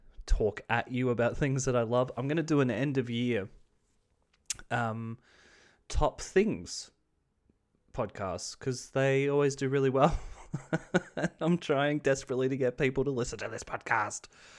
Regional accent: Australia; accent: Australian; But I also didn't want to butcher it with my Australian accent.

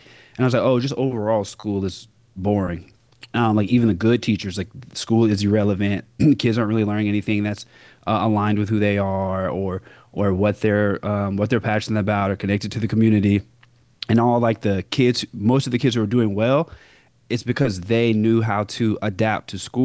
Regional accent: Augusta, Georgia, United States; now in Los Angeles, United States; I'm from Augusta, Georgia, so in the southern part of the United States.

